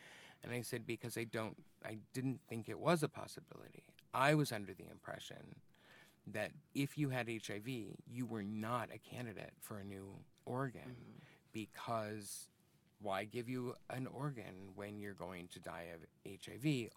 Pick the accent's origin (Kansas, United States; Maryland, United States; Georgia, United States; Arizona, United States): Arizona, United States; moved away as an adult; now in Chicago, United States; Well, like I said, I'm about 45 years old. I grew up in Arizona. I moved here about 15 years ago